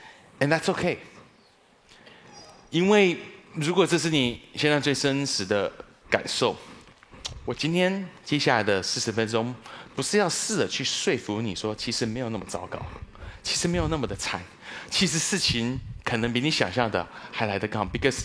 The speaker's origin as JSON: {"language": "Chinese", "country": "Taiwan", "said": "我觉得我这样好像就是外国人说我们台湾人讲话轻轻穷穷的感觉"}